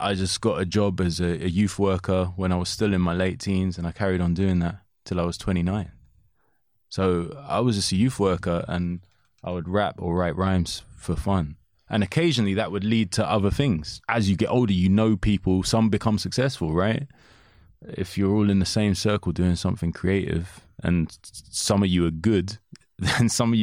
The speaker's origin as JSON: {"language": "English", "country": "United Kingdom", "said": "I don't separate myself from the British people. I'm British and we're fucking lunatics, you know."}